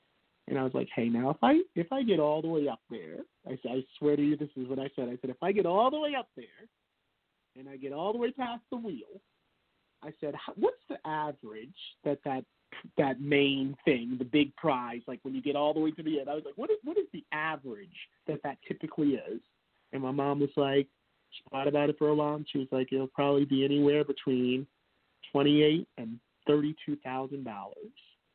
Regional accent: New York, United States; now in Los Angeles, United States; you know, as a New Yorker out in LA, go on The Price is Right.

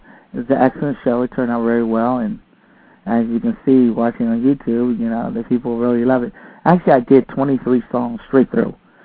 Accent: Philadelphia, Pennsylvania, United States; born there; I was originally born in Philadelphia.

